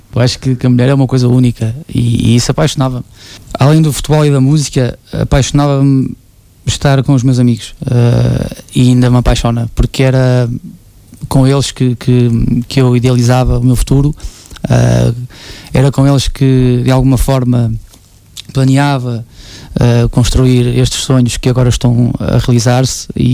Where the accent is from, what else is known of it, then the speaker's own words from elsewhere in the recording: Esmoriz, Aveiro, Portugal; also born or lived in Espinho; Eu venho de Esmoriz, que é uma cidade aqui perto, como estava a dizer